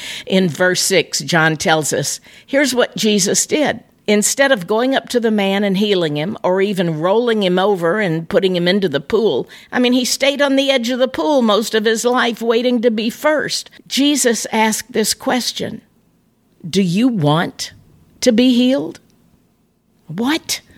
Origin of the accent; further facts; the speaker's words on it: Florida, United States; Of course, I'm from Florida, as you know.